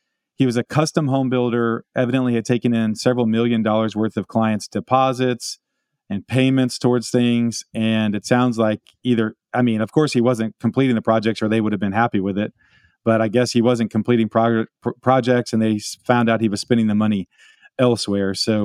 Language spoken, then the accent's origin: English; Austin, Texas, United States; I grew up in Austin, and we would drive through Hillsboro a lot. And my family, my mom still lives down there.